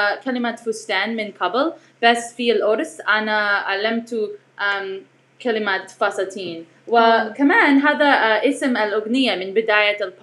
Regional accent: the South, United States; Arabic is a second language; now in California, United States; في طفولتي أنا سكنت في جنوب أمريكا كمان فالرطوبة ما كانت مشكلة بالنسبة لي, بس الآن عشان أنا سكنت في كاليفورنيا لي 10 سنوات

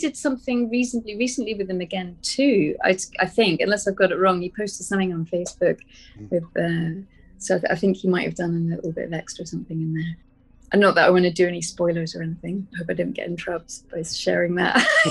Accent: Edinburgh, Scotland, United Kingdom; I grew up at school in Edinburgh learning about Jacobite history.

